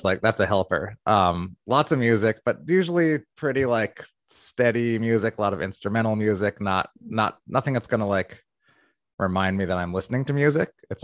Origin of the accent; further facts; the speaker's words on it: New York, United States; And I love to just like play the game and I'll just say, I'm from New York. Where are you from?